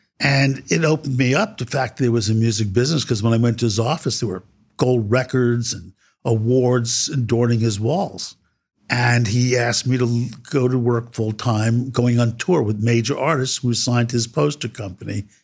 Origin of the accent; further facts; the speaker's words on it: New York City, New York, United States; I grew up in the Bronx, New York City.